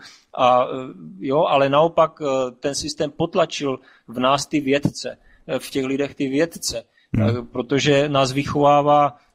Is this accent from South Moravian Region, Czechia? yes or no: yes; Brno, South Moravian Region, Czechia; tak, já jsem z Brna.